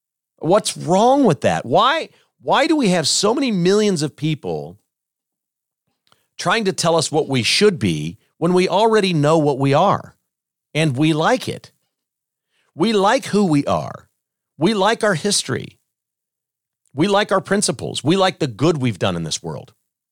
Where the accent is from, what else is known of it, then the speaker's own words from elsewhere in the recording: United States; I respect any country that doesn't want me in their country because I'm American.